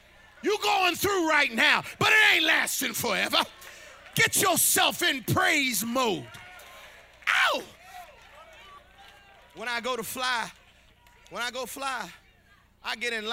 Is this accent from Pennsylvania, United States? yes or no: yes; Pennsylvania, United States; I grew up in the Raymond Rosen Project area, but I stayed over in the Raymond Rosen Project.